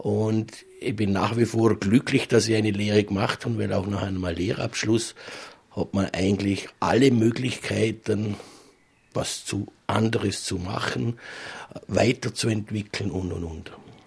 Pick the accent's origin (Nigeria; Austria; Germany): Austria; Bludenz, Vorarlberg; ich bin ein waschechter Bludenzer. Mittlerweile auch eine große Familie. Meine Eltern sind auch gebürtige Bludenzer. Mein Vater war Polizeikommandant in Bludenz.